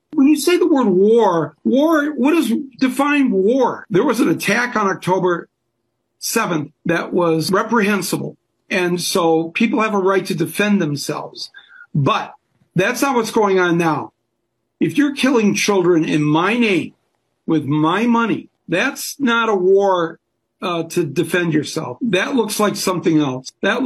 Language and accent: English; United States; I, as an American, I'm helping to fund that.